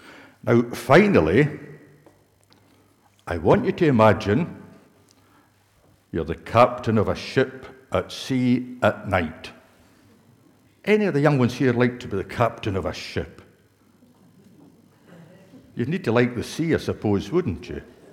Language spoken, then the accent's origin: English; Scotland, United Kingdom; where I grew up in Kintyre